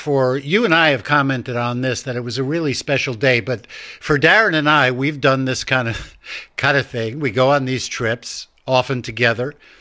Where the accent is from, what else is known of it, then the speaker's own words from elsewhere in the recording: Long Island, New York, United States; You know, I grew up on Long Island toward the city, not that far outside the city on the south shore of Long Island.